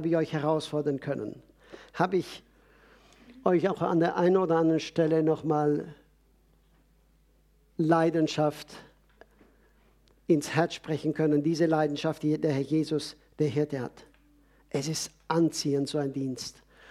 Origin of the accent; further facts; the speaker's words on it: Switzerland; Es gibt nichts, wo wir als Schweizer nicht mitreden wollen.